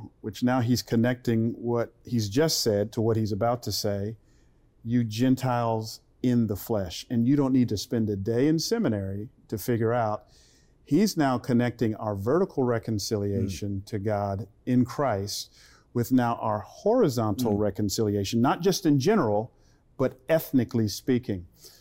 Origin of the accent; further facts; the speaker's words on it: Atlanta, Georgia, United States; you know, I grew up in Atlanta, their mayor, Keisha Lance Bottoms